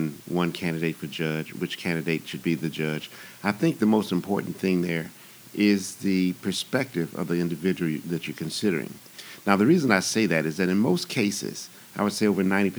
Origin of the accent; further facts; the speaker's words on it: Murfreesboro, Tennessee, United States; born there; I was not born in Chicago, but I was born in Murfreesboro, Tennessee, a small town about 30 miles from Nashville.